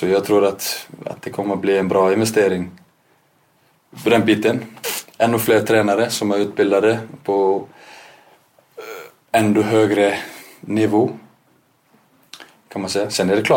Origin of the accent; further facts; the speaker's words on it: Iceland; som islänning så är det klart jag tycker att det är okej med det här spelet.